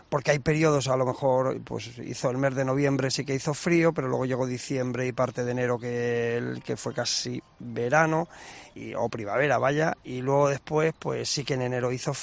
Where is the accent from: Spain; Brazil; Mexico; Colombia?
Spain; Jerte, Extremadura; es decir, que desde que nací aquí en el Jerte, si nos dedicamos, pues hemos nacido casi debajo de un cerezo.